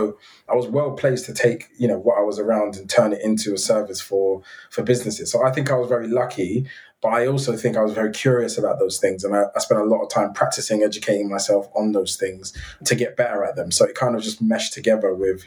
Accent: Hackney, London, United Kingdom; I think growing up in Hackney in that time and at that age was a tough experience anyway.

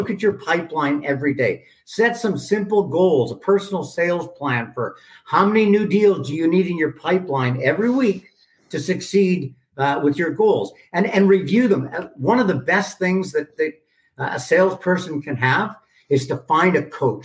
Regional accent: Scotland, United Kingdom; I'm from Scotland, Lottie.

